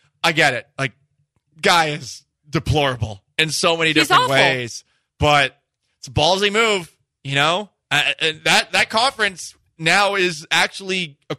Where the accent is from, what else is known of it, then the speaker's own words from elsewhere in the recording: Boston, Massachusetts, United States; You know, a lot of people think I am from Boston. I am originally, but you know, I don't claim that anymore.